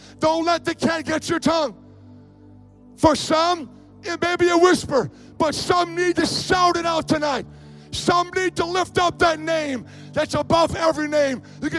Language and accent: English; New England, United States; You're in New England. I'm from New England.